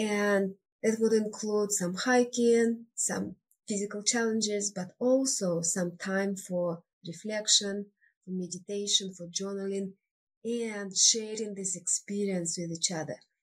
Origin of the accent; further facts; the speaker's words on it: Siberia, Russia; English is a second language; moved away as an adult; now in United States; I was born in Siberia. It's a huge, vast, cold part of Russia. And I lived there until age 32. And at that age, I moved to United States, to Denver, Colorado, for a couple of years